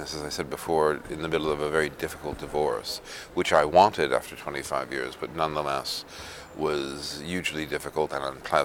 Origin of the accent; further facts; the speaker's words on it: United States; But also I'm an American, and I wanted to be part of the argument again.